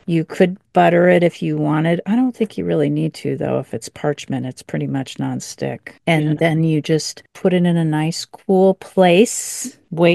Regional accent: Chestnut Hill, Pennsylvania, United States; which is the town over from Chestnut Hill, Pennsylvania, where Bootie and I grew up.

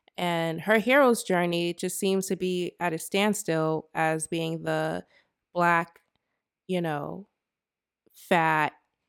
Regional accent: Boston, Massachusetts, United States; I'm not on the East. I'm from the East Coast. I'm from Boston.

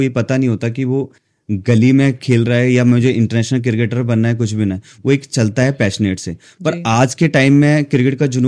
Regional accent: Himachal Pradesh, India; now in Delhi, India; मैंने कहा मैं हिमाचल से हूँ।

